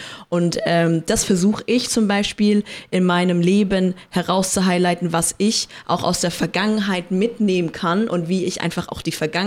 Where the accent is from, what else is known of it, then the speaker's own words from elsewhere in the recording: Germany; Ja, Deutsch sein oder mein Heimatland Deutschland ist halt, wie gesagt, Heimat, ist Zuhause.